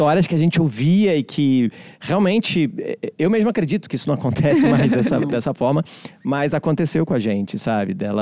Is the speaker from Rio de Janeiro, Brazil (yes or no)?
yes; Rio de Janeiro, Brazil; eu nasci no Rio de Janeiro, fui criado na zona sul do Rio de Janeiro.